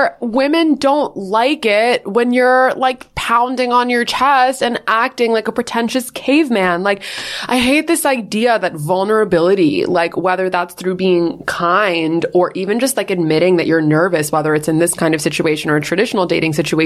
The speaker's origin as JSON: {"language": "English", "region": "New York", "country": "United States", "said": "Nowhere. We're from New York."}